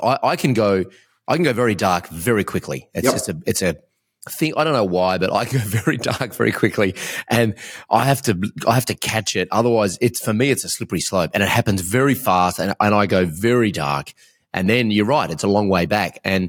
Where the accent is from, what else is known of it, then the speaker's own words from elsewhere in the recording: Australia; born there; how lucky am I that I was born in Australia